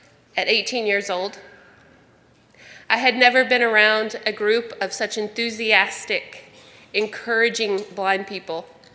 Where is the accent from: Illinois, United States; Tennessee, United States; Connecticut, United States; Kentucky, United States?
Tennessee, United States; moved away as an adult; now in Keene, United States; I grew up in West Tennessee. It was hard enough to figure out where Nashville was, much less any other state. So I got on an airplane, and I flew for the first time to New Hampshire.